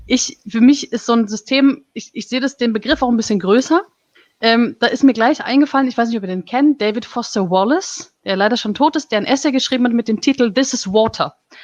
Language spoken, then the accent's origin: German; Germany; ich bin Deutsche